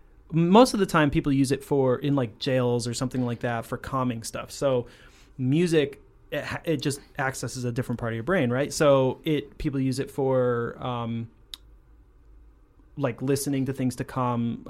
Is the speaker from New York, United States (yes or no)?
yes; South Glens Falls, New York, United States; The best part is I'm from South Glens Falls, which is a nothing town, and which is awesome